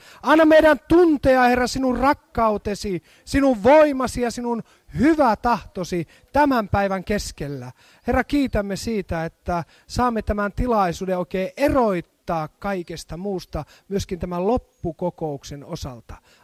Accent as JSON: {"language": "Finnish", "region": "Ostrobothnia", "country": "Finland", "said": "Minä en tiedä, kun tulen Pohjanmaalta, jossa ihmiset ovat hyvin avoimia ja välittömiä, niin siellä halataan yleensä."}